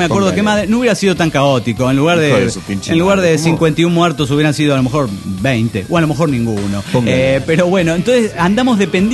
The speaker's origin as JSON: {"language": "Spanish", "town": "Ensenada", "region": "Baja California", "country": "Mexico", "said": "de Ensenada Baja, Califas, México."}